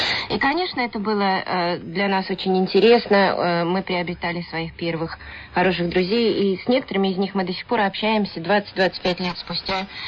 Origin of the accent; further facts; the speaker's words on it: Moscow, Russia; Мы оба из Москвы, и появились первые кружки бального танца.